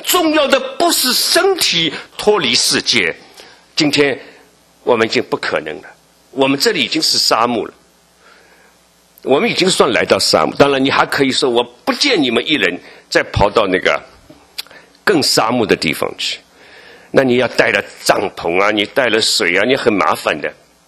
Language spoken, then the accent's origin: Chinese; Shanghai, China; 过去我在上海长大